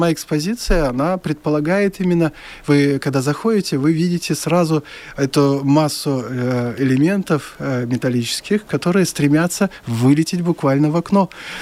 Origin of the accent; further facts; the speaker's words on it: Belarus; я белорус, моя национальность такова, я живу в этой стране, и я хочу, чтобы меня знали как именно белорусского художника.